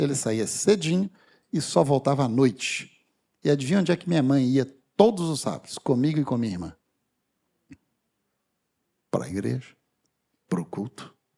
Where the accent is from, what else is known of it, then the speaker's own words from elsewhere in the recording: Minas Gerais, Brazil; also born or lived in Rio de Janeiro, Brazil; Pouco depois, resolveram ir para o interior de Minas, onde eu cresci.